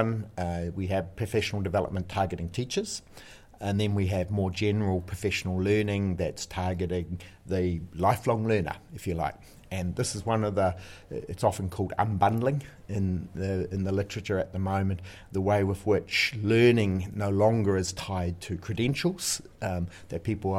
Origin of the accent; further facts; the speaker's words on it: New Zealand; moved away as an adult; now in Ireland; why did I come to Ireland from New Zealand?